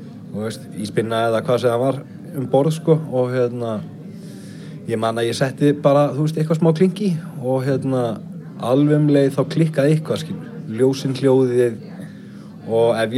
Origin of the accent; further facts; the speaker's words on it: Akranes, Western Region, Iceland; ég ólst upp á Skaga